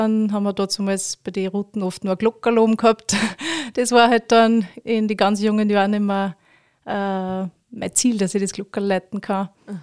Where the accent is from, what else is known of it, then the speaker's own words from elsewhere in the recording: Gaflenz, Upper Austria, Austria; Ja, ich bin eine gebürtige Gafflenzerin